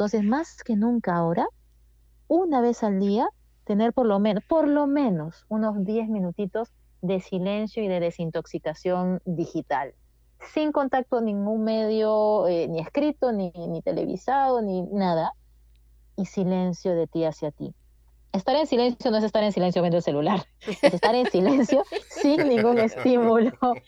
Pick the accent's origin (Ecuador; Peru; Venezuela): Peru; now in United States; lo importante tanto de Estados Unidos, que es donde estoy en esta cuarentena, como de mi tierra de Perú.